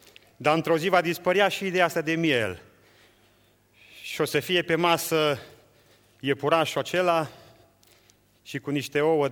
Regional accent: Romania; vorbim de român, că suntem români.

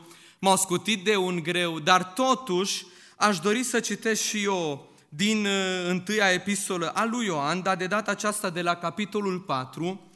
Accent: Nuremberg, Bavaria, Germany; cum ați auzit bine, sunt din Germania, mai exact din orașul Nürnberg, din Biserica Pentecostală

